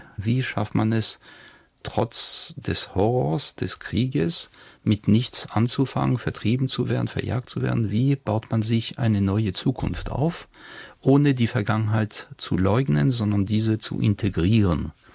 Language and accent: German; France; denn ich komme aus Frankreich